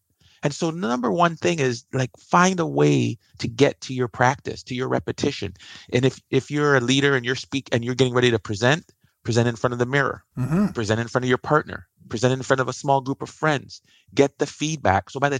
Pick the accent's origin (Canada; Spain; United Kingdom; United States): Canada; And I'm Canadian, so I'm going to pick